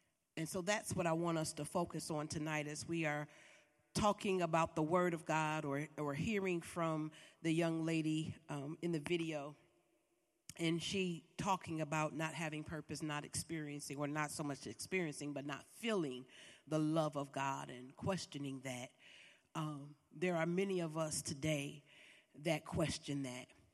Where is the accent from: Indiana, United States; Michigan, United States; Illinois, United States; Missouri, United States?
Michigan, United States; Detroit; We went to my hometown of Detroit.